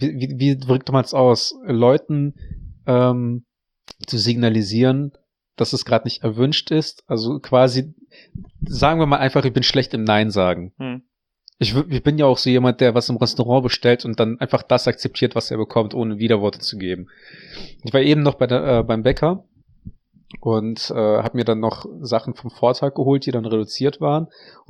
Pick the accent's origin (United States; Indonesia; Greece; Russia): Russia; German is a second language; now in Germany; ich bin in Russland auf dem Dorf aufgewachsen und hab in einem Rohbau gelebt ein bisschen.